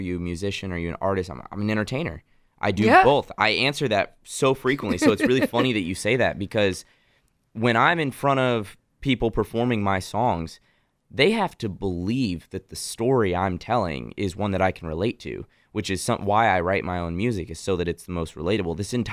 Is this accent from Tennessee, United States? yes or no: yes; Nashville, Tennessee, United States; Growing up in Nashville, my parents used to own a bar restaurant down there, and I used to get on stage.